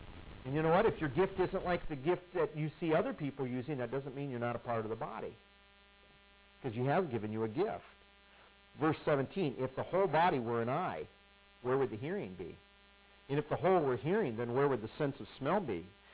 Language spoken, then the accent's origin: English; Midwest, United States; I grew up in churches in the Midwest